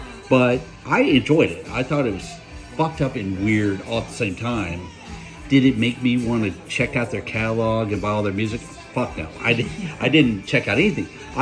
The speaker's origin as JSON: {"language": "English", "country": "United States", "said": "Okay, so being an American, as I am, not Norwegian"}